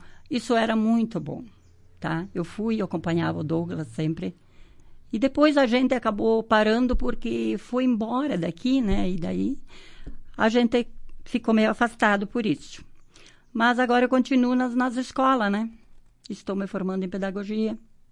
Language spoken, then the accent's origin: Portuguese; Passo Fundo, Rio Grande do Sul, Brazil; now in Marau, Brazil; Tá? Moro em Marau há 30 e poucos anos, sou natural de Passo Fundo, mas fui para Passo Fundo, fiquei 10 anos e continuei voltando nessa cidade. E estou aqui, vou permanecer aqui.